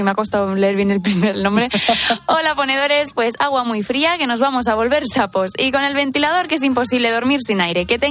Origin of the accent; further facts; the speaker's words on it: Huesca, Aragon, Spain; No te creas, en Huesca capital, que es de donde yo soy